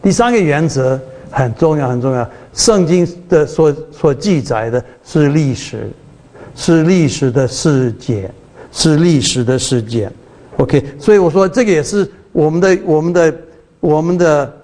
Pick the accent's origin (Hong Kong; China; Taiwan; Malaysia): Taiwan; accent: Taiwanese Mandarin; 我每次念这个四世纪，我的台湾国语，在台湾说四世纪，四世纪啊